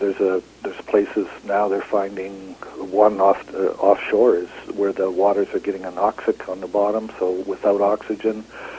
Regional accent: Winnipeg, Manitoba, Canada; I come from Winnipeg originally

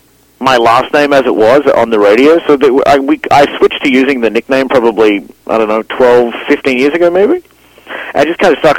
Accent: Australia; now in Canada; I just went back to Australia to visit my mother for her 60th

